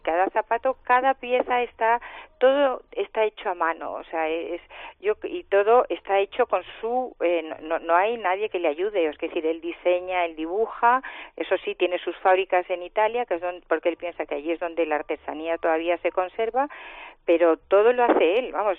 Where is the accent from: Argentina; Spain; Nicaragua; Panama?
Spain; como yo soy española